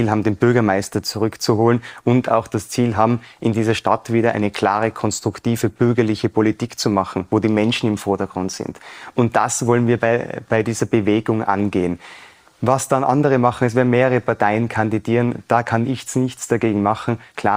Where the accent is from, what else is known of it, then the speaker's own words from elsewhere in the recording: Innsbruck, Tyrol, Austria; Also ich bin Innsbrucker und bin auch schon wieder da.